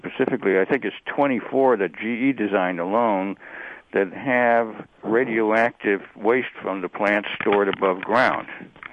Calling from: San Francisco Bay Area, California, United States; I'm calling from the San Francisco Bay Area, which is a subject that might relate to what you were talking about.

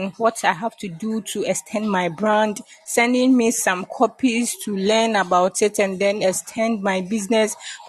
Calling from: Kumasi, Ashanti, Ghana; I'm speaking from Kumasi.

